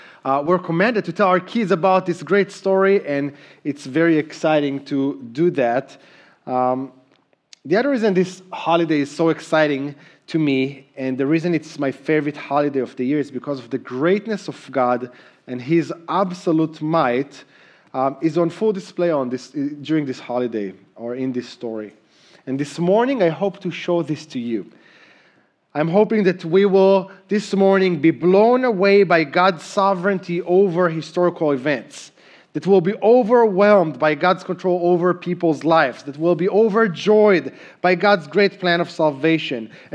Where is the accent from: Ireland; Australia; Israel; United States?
Israel; Those of you that know me know I'm from Israel